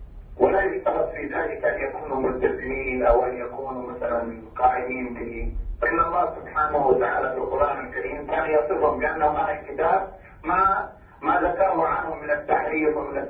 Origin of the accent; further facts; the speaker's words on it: Saudi Arabia; والفتوى عندنا في السعوديه عند أغلب العلماء على هذا